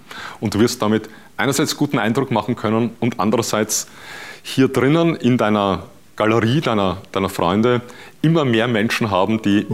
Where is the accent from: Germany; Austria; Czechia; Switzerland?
Austria; Vienna; Hier bei uns in Wien, ich bin Wiener, wie du hörst